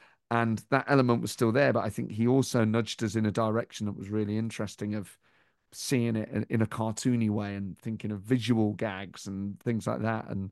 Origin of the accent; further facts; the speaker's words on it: Nottingham, East Midlands, United Kingdom; the fact that we're both from Nottingham, we're both Forest fans